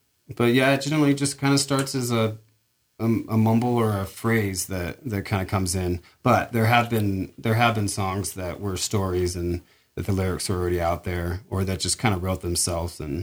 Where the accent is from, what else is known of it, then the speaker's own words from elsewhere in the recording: Portland, Oregon, United States; moved away; I grew up in Portland, Oregon. That's where I was born and raised. Yeah, I moved here about 4.5 years ago or so. Spent pretty much my entire life there and on the Oregon coast in Astoria a little bit there at the end.